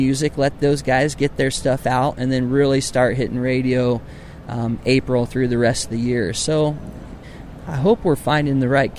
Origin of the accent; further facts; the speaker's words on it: Huntington, Indiana, United States; also born or lived in Fort Wayne; I'm from Fort Wayne, Indiana, Huntington, Indiana, matter of fact, and being in the Midwest, you know, that style of music just fits me